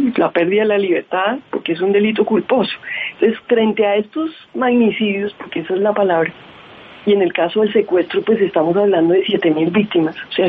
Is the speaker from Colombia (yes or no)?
yes; Colombia; en lo personal como colombiana, me ha impactado